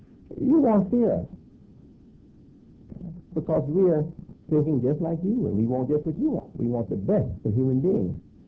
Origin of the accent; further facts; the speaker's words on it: United States; But I'm an American, and I used to believe I didn't have citizenship